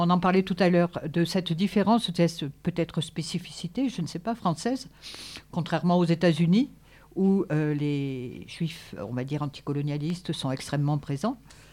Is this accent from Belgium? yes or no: no; France; en tant que Français